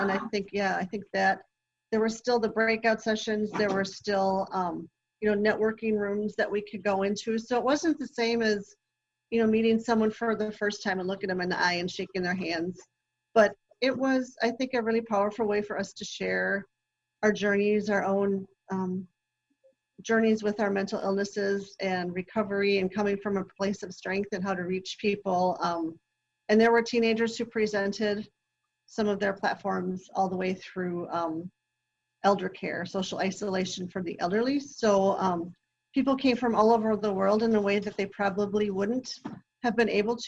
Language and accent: English; Racine, Wisconsin, United States; You know, I remember growing up in Racine, Kenosha felt so far away, and vice versa.